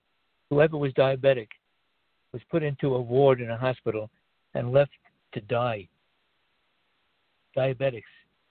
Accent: United States; When I was a kid, I told you, growing up in America, you hardly ever heard about someone you knew or some relative getting cancer.

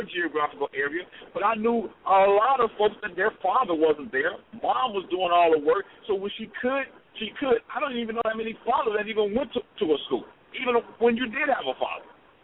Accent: Chicago, Illinois, United States; I'm from Chicago originally, so I remember

